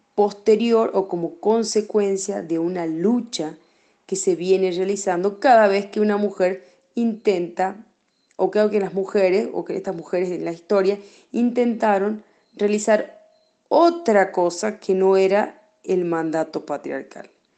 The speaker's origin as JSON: {"language": "Spanish", "town": "Mosconi", "region": "Salta", "country": "Argentina", "said": "tengo 34 años y bueno, soy de Mosconi"}